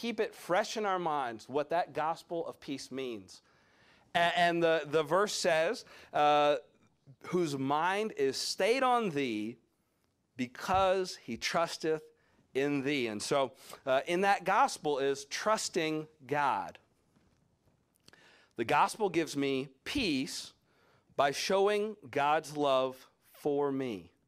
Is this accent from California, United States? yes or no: no; South Carolina, United States; Now, I know I'm from South Carolina, and I know that, you know, those are just like redneck people